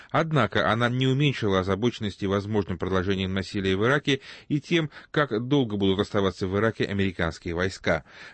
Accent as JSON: {"language": "Russian", "country": "Ukraine", "tie": "born or raised there", "said": "поскольку я родился и вырос на Украине"}